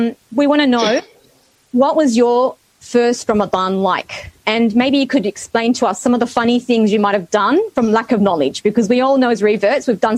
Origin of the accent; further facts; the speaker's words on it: New South Wales, Australia; and myself, I'm from New South Wales, as most of you know.